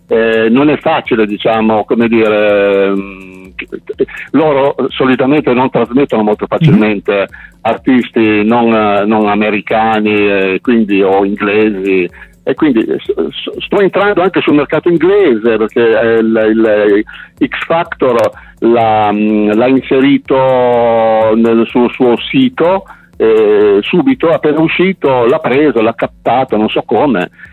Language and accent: Italian; Ventimiglia, Liguria, Italy; io sono di Ventimiglia, no? Sai che Ventimiglia è una città di confine, sì. Una città, diciamo, forse più multietnica, sì. a livello italiano